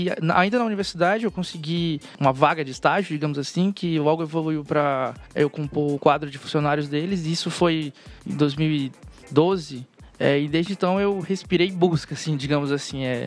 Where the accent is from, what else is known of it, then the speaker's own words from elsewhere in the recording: Amazonas, Brazil; Então, sou natural do Amazonas